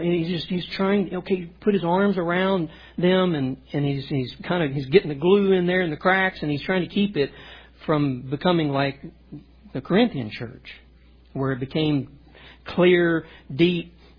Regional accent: Louisiana, United States; Now, you know I'm Cajun, right?

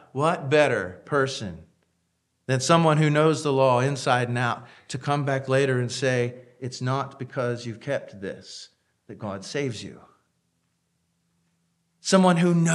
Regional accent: Tennessee, United States; I'm from Tennessee. We do wear shoes.

